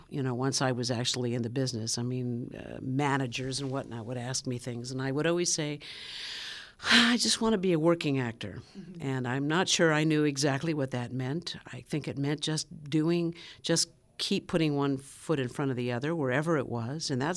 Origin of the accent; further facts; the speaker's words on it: Phoenix, Arizona, United States; I don't know, but Broadway was something very far away from me when I was growing up in Phoenix.